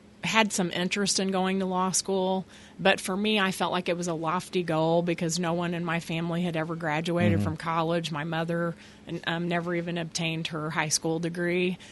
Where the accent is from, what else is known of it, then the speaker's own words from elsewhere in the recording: Mount Vernon, Illinois, United States; Well, I actually was born and I grew up in Mount Vernon, which is where I'm from.